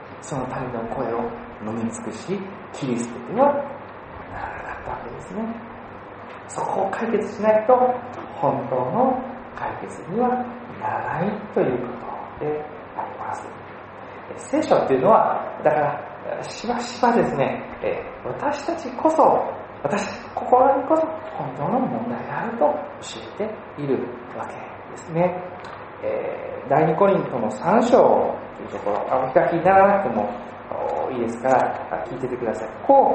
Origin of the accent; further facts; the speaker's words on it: Osaka, Japan; 僕は高校生までその大阪にいたんですね。それでクリスチャンホームの家庭に生まれ育って